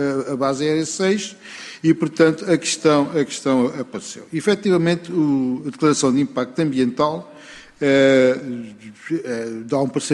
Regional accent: Portugal; é uma questão que como português, basicamente me preocupa.

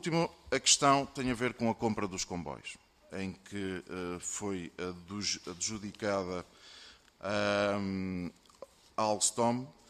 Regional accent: Braga, Norte, Portugal; eu falo por mim, eu sou de Braga

